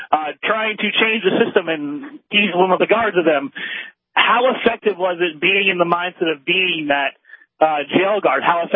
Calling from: Birmingham, Alabama, United States; I'm calling from Birmingham right now, but I live in Cobb County.

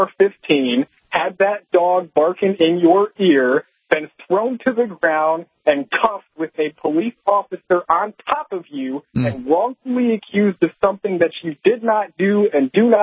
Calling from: Texas, United States; from Texas.

